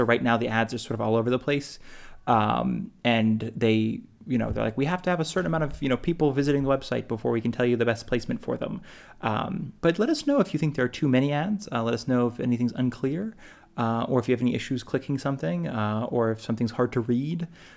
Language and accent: English; Savannah, Georgia, United States; we're from Savannah, like I think I mentioned much earlier in this mini series.